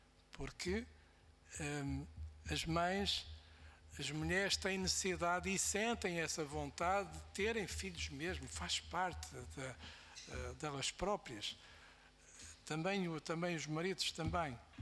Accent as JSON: {"language": "Portuguese", "region": "Norte", "country": "Portugal", "said": "porque eu digo aquilo que sinto, porque eu sou do Norte."}